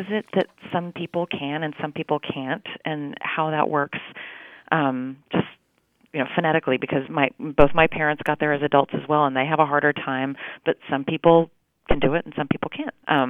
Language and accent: English; Chile; first language Spanish; English is a second language; now in Fort Worth, United States; So I grew up in South America in Chile, and we got there when I was a little baby, and so I'm a native Spanish speaker.